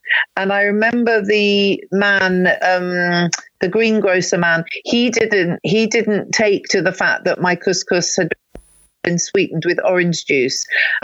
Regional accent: Eltham, London, United Kingdom; Well, not far. I mean, it's all southeast London. See, my lovely late mother lived in Chislehurst. She moved there later on in her life when we'd all left home. And I was brought home in Eltham.

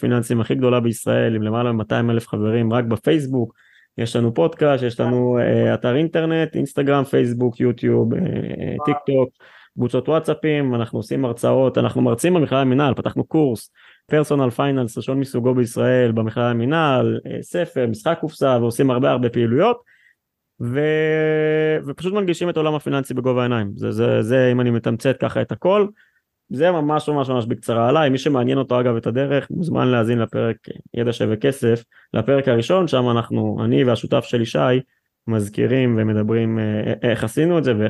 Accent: Rishon LeZion, Central District, Israel; בן 29 מראשון לציון

